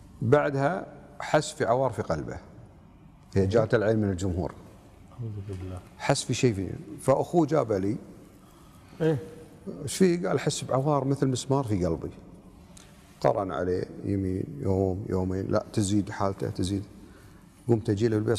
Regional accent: Kuwait; اعطيك مثال حي صار معي طبعا في مباراة عندنا في الكويت

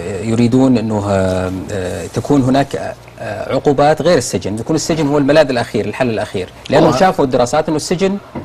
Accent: Saudi Arabia; منتشر عندنا في السعوديه

